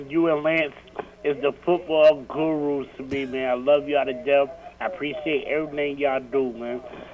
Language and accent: English; New York City, New York, United States; I'm from New York City, from Rockaway, Queens